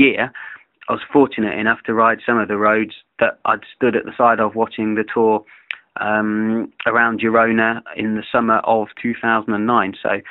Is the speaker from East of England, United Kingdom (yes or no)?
yes; Peterborough, East of England, United Kingdom; coming to my hometown of Peterborough